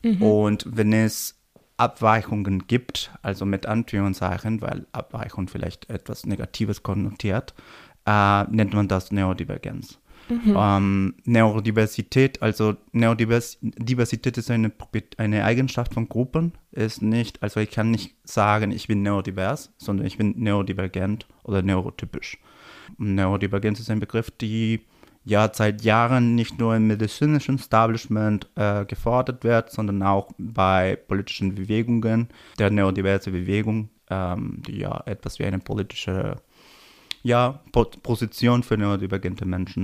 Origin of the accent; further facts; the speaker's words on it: Peru; German is a second language; now in Berlin, Germany; ich komme aus Peru, ich wohne in Berlin seit Anfang 2020